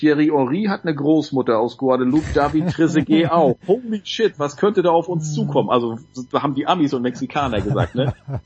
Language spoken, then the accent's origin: German; Northern Germany, Germany; also für mich als Norddeutscher